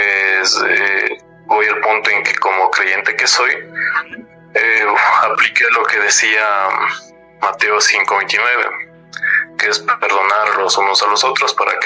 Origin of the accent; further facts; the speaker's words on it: Ecuador; soy de San Gorky, Ecuador.